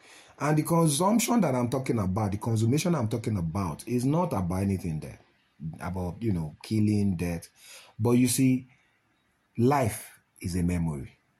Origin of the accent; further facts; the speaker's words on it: Nigeria; As a Nigerian knowing Nigerians